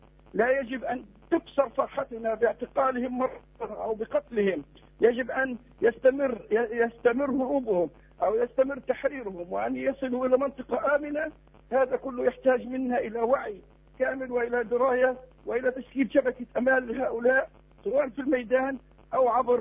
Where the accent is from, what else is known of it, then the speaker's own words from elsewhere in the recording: Palestine; والكثير من الأخبار التي رمز لها الاحتلال نتنقلها نحن للأسف كفلسطينيين دون أن ندري